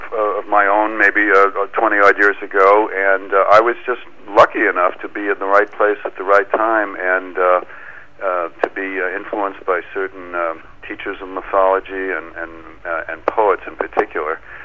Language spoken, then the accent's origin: English; East Coast, United States; also born or lived in Boise, Idaho; I lived a little bit in Boise, Idaho about 35 years ago, but I'm from the East Coast originally.